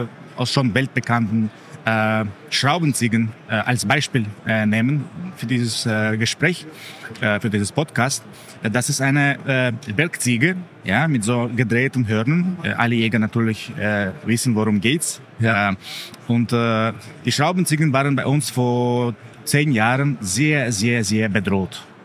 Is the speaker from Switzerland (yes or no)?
no; Tajikistan; German is a second language; Und ich komme aus Tadschikistan.